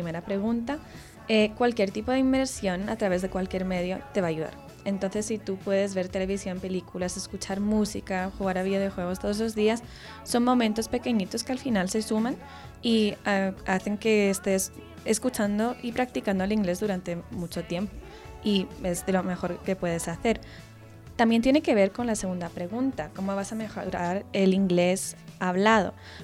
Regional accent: Spain; tiene muchos elementos que me recuerdan a mi país natal, a España, pero también con toques muy colombianos.

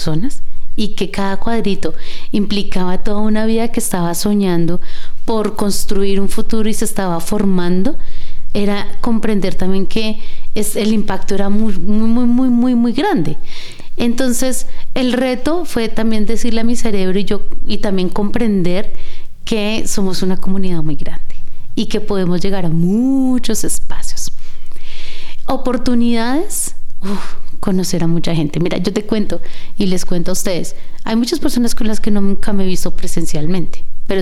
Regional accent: Colombia; porque somos colombianos y los colombianos nos gusta el arte y la cultura.

